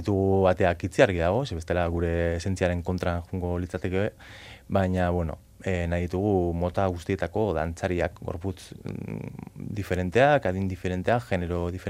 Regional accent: Portugalete, Basque Country, Spain; Ez, Portugaleten.

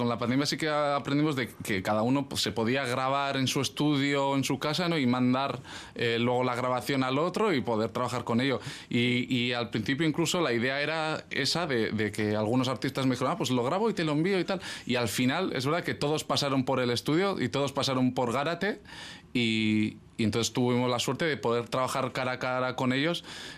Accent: Cuba; tiene un sentido muy especial, siendo cubano

